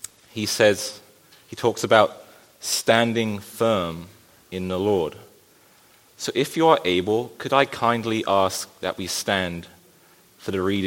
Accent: England, United Kingdom; moved away as an adult; now in Canada; As you can tell, I'm not Canadian, but hey, well, but we moved from England 12 years ago, and this means I can permanently live in this wonderful place called Canada

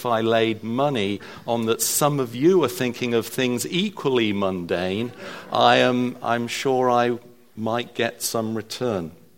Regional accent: United Kingdom; I'm British, you notice, you know, that's not the sort of British thing to do.

